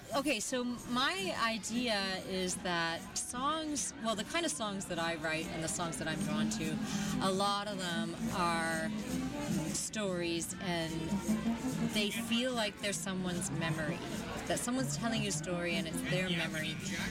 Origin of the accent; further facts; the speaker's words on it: Toronto, Ontario, Canada; we're from Toronto.